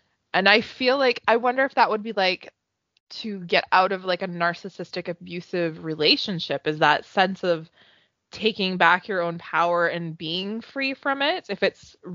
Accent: Canada; I couldn't because I'm a Canadian.

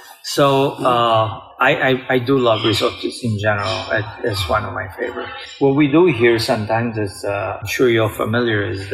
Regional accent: Palermo, Sicily, Italy; I was born in an island surrounded by ocean. Well, Mediterranean Sea, right? I'm from Palermo, Sicily.

